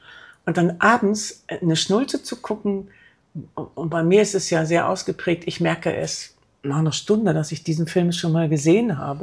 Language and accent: German; West Germany, Germany; für mich als Wessi nicht